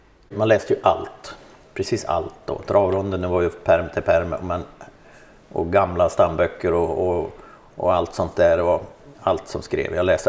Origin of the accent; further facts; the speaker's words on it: Västra Götaland County, Sweden; also born or lived in Axvalla; Jag kommer från Dalsland från första början.